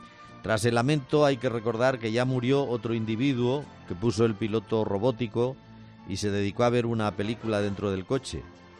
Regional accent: Zaragoza, Aragon, Spain; Recuerdo hace años que a las oficinas del ayuntamiento de mi pueblo, Zaragoza, se presentó un ciudadano

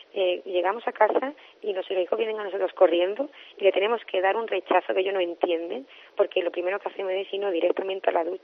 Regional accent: Málaga, Andalusia, Spain; porque yo soy malagueña

